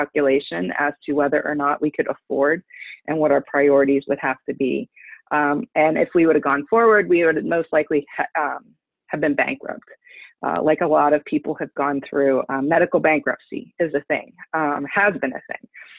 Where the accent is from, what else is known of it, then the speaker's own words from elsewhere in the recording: Johnstown, Pennsylvania, United States; I am one of those ordinary working class Pennsylvanians. I grew up in Johnstown. The daughter of a steel worker and a homemaker.